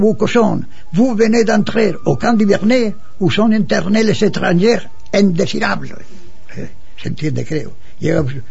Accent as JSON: {"language": "Spanish", "town": "Almansa", "region": "Castilla-La Mancha", "country": "Spain", "said": "Almansa no hay nada más que en mi pueblo."}